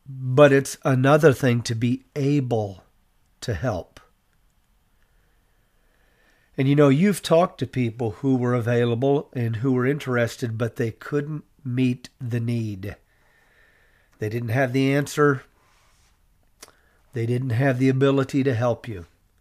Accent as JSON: {"language": "English", "country": "Ireland", "said": "I'm Irish. I love green."}